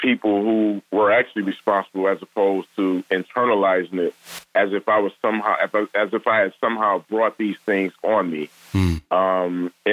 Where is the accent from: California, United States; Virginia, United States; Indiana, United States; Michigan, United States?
Michigan, United States; Detroit; I'm from Detroit, and, you know, I grew up in a pretty tough neighborhood, tough background